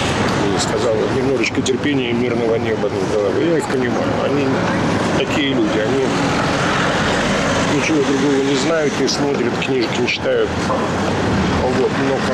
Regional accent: Kyiv, Ukraine; also born or lived in Bashkortostan, Russia; Башкирия, ну, не более чем место рождения, потому что я всю жизнь прожил в Киеве уже 62 года.

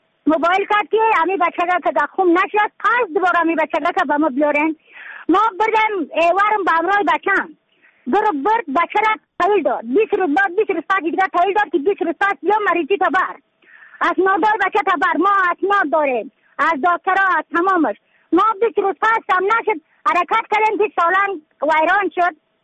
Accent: Badakhshan, Afghanistan

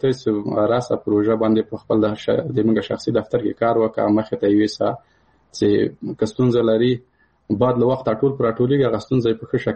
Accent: Paktia, Afghanistan; زه د کابل د پکتیا یم

